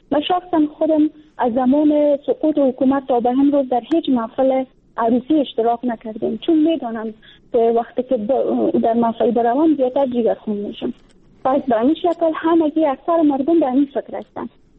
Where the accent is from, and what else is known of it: Afghanistan